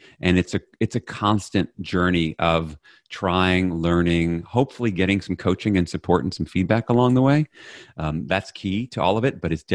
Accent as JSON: {"language": "English", "region": "Texas", "country": "United States", "said": "I'm from Texas, or you know, like"}